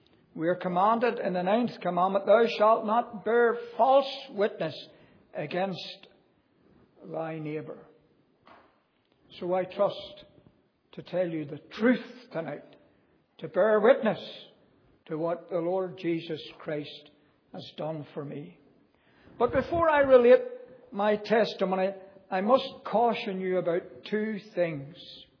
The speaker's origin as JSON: {"language": "English", "town": "Belfast", "region": "Northern Ireland", "country": "United Kingdom", "tie": "born there", "said": "In the providence of God, I was born in Belfast City on the 5th of September, 1940."}